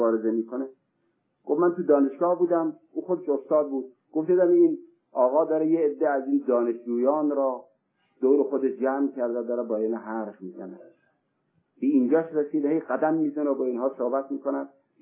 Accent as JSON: {"language": "Persian", "town": "Sari", "region": "Mazandaran", "country": "Iran", "tie": "born or raised there", "said": "من خودم اهل ساری هستم، ساری ما دارالمؤمنین هست"}